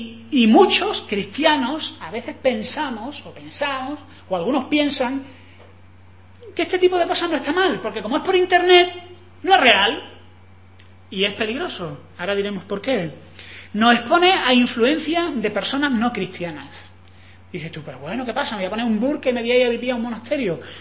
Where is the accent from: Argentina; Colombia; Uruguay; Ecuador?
Ecuador; Bueno, pues mi célula es de ecuatorianos. Todos somos ecuatorianos y llevo años con ellos, son como mi familia.